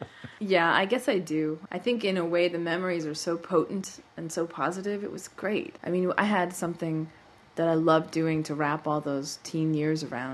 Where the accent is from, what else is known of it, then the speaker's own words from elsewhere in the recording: Canada; now in Europe; And all of my Canadian friends that have moved to Europe, we always joke that our little slogan is we come from Canada, so we've got stamina.